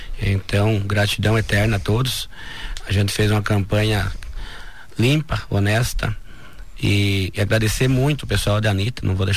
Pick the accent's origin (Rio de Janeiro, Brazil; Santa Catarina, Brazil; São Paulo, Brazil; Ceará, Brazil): Santa Catarina, Brazil; Chapecó; now in Xaxim, Brazil; Xaxim é uma cidade que me marcou. Eu vim de Chapecó, podia estar voltando para lá há tempo, mas permaneci aqui